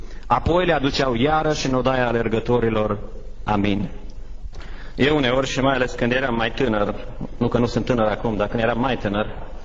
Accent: Romania; born there; eu m-am născut în România

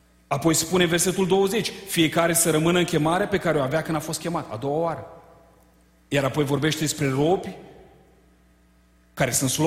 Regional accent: Iași, Iași County, Romania; Eu m-am născut în Iași, asta e capitala Moldovei.

